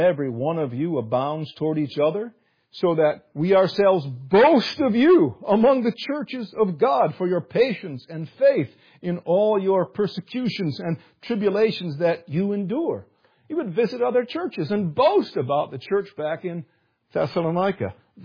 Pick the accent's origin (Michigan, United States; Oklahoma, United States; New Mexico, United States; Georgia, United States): Michigan, United States; I'm from Michigan